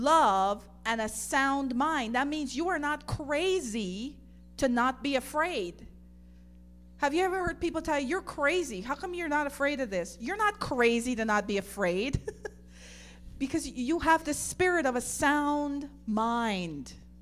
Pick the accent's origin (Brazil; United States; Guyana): Guyana; When I grew up in Guyana